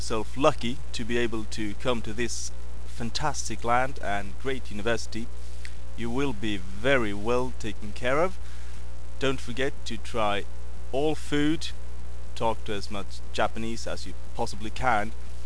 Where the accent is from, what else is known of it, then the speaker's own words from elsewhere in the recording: Sweden; I'm from Sweden and now sitting on the New Pace office